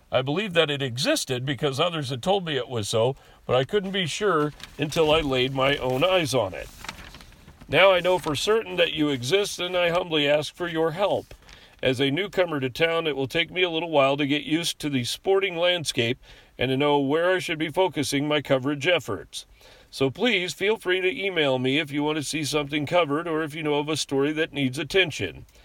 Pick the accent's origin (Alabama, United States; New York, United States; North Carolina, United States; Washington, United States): Washington, United States; I was born and raised near Seattle and learned to love sports through a childhood obsession with the Seattle Mariners and Seahawks.